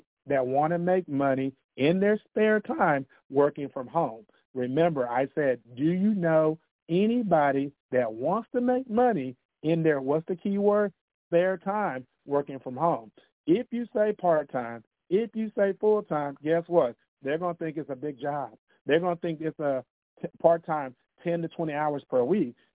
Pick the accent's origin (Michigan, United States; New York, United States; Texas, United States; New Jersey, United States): Texas, United States; Because I'm from Texas, you know anybody else in the state of Texas that pays electricity bill, right?